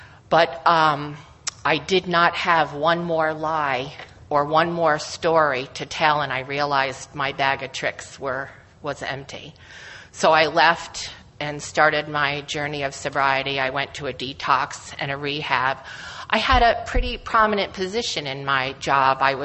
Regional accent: Hudson, New York, United States; I am an alcoholic. I am from Hudson, New York.

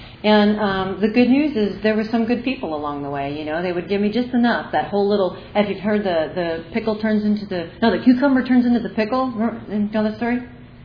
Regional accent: Arizona, United States; in Arizona, you know, I'm from Arizona.

